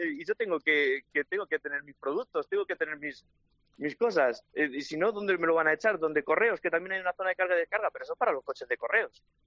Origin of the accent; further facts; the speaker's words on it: Talavera de la Reina, Castilla-La Mancha, Spain; yo siempre soy de Talavera y por eso me queda en casa.